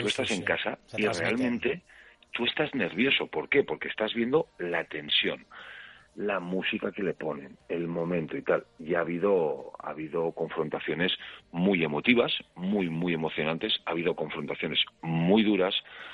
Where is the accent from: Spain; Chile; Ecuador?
Spain; Basque Country; yo soy vasco, llevo en Euskal Herria toda mi vida